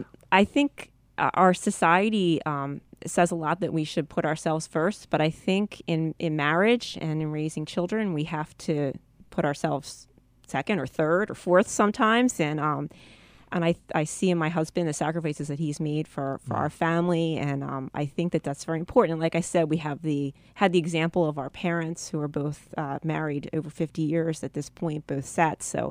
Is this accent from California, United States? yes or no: no; Philadelphia, Pennsylvania, United States; I'm a native of the Philadelphia area, which your listeners can probably tell from my accent. And I grew up in the Lawndale section of the city and attended Presentation BVM School and then St. Joe's in Cheltenham and then Mount St. Joseph Academy.